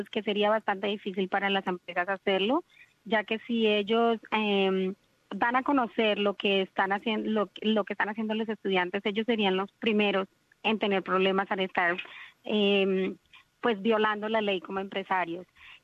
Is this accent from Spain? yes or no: no; Colombia; Vienen de países como el país de donde yo vengo, Colombia, donde los derechos laborales son violados día a día y nada pasa.